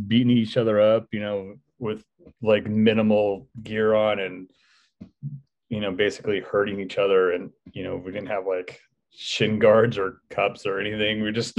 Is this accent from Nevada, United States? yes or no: no; San Diego, California, United States; I am from San Diego, California.